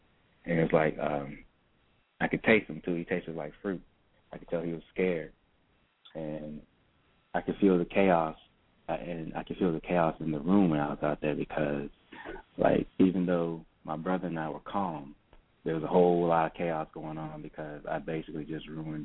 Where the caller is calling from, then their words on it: Raleigh, North Carolina, United States; I'm calling from Raleigh.